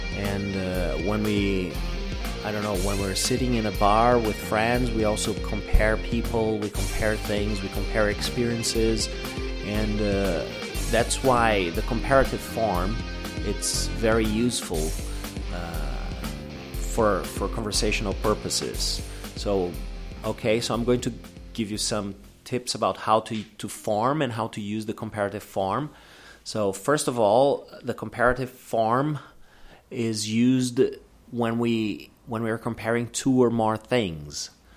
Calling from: Porto Alegre, Rio Grande do Sul, Brazil; English is a second language

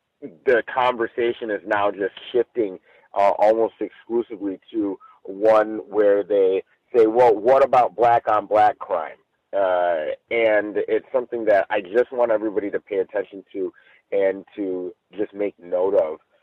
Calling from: Chino, California, United States; I am calling from Chino, California at the moment.

